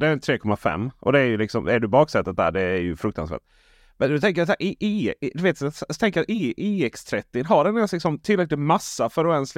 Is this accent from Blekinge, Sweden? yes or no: yes; Blekinge, Sweden; Jag är ju från Blekinge så jag går lite långsammare och så.